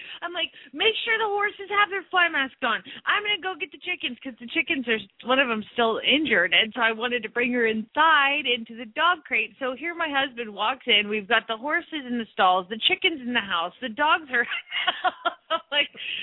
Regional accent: Phoenix, Arizona, United States; from Phoenix, Arizona

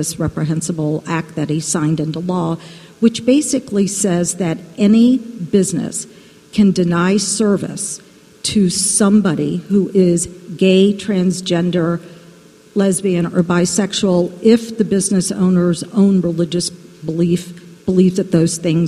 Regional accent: Indiana, United States; I'm from Indiana

